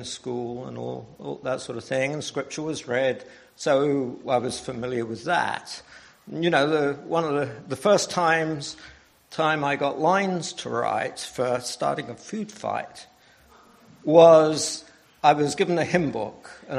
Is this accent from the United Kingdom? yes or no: yes; England, United Kingdom; moved away; When I moved to this country, I came from England, and our dear friend Harry Alexander was here.